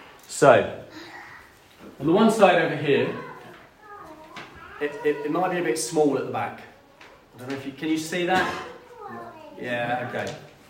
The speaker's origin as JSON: {"language": "English", "region": "East of England", "country": "United Kingdom", "said": "I come from Norfolk, Norwich City"}